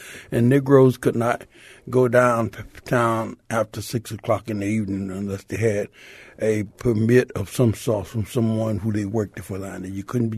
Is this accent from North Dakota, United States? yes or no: no; Miami, Florida, United States; now in Fort Myers, United States; Yes, I grew up in Miami, of course, and graduated from school in 1952, and I got married in 53.